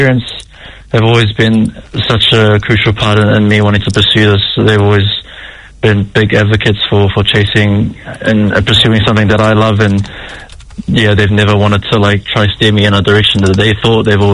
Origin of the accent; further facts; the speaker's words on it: Blenheim, Marlborough, New Zealand; I grew up in Waiharakeke, Blenheim, down South Island